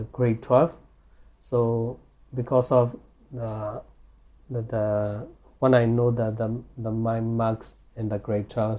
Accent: Rakhine State, Myanmar; born there; English is a second language; because when I was born in the Rakhine State, they don't have that kind of process in that area for the Rohingya people.

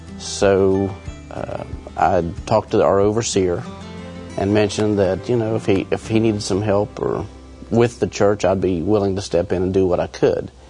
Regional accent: West Virginia, United States; We are from Central West Virginia. We pastor a small church in Parsons.

